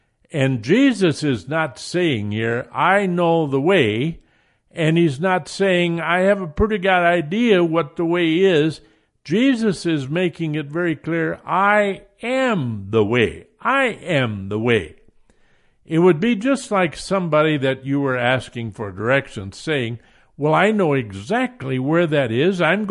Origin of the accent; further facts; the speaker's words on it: Iowa, United States; I know in Iowa, growing up in Iowa